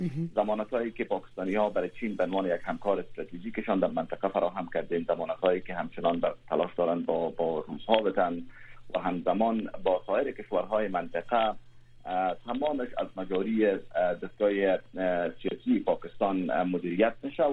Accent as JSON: {"language": "Persian", "country": "Afghanistan", "said": "به عنوان یک افغان، به عنوان یک کسی که به او کشور تعلق دارم"}